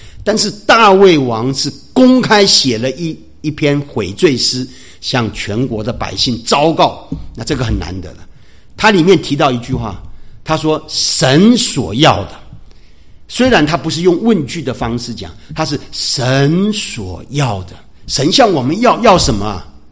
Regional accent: China; 我们中国人古人所讲的这个福气

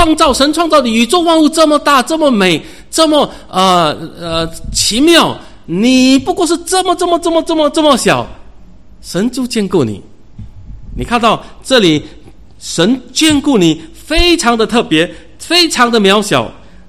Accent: Singapore; 好像我们常常出门哈，我们新加坡人常常出门啊

